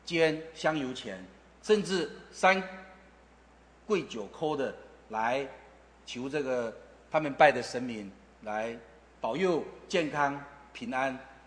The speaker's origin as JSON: {"language": "Chinese", "country": "Taiwan", "accent": "Hakka"}